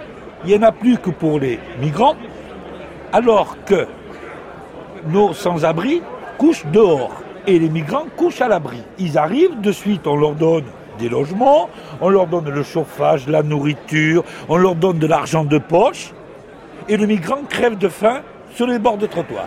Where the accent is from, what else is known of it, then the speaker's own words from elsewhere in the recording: Grand Est, France; Je viens de la Meuse.